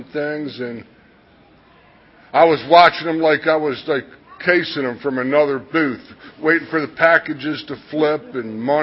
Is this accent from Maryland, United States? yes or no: yes; Catonsville, Maryland, United States; I'm from the West Side area, Free State region, Catonsville, Maryland